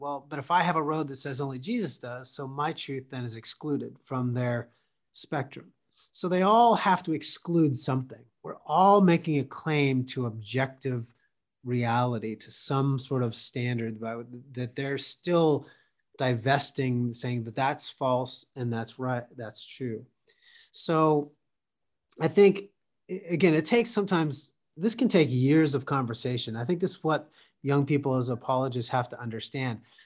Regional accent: Pennsylvania, United States; Yeah, no, I grew up in Pennsylvania, is where I was born and raised. And I grew up in a Christian home.

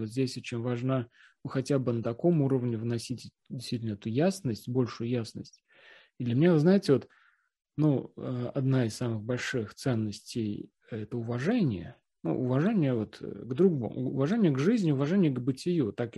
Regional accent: Russia; Россияне, и я как россиянин

